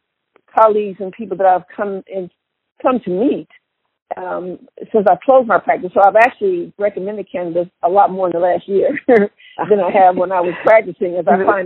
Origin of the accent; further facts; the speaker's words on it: Joliet, Illinois, United States; now in Atlanta, United States; Well, I'm originally from Joliet, Illinois. I've been in Atlanta since 1979.